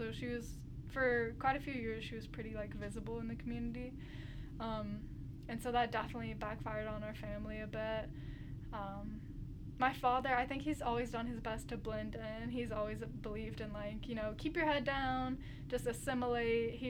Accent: Fort Oglethorpe, Georgia, United States; I grew up in Fort Oglethorpe, Georgia. Not to dox myself, but but it's like, I think now the population is 10,000, so it's been growing, and it's very red.

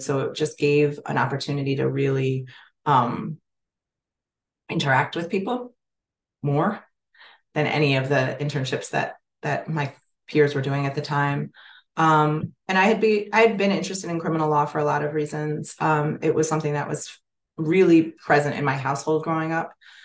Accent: New York City, New York, United States; But I appreciate that I grew up in New York City in a time when it retained some of its sort of unique elements

